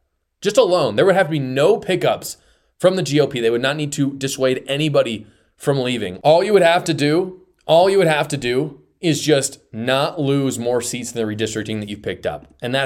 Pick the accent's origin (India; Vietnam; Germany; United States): United States; Utah; In my home state of Utah, plus 1.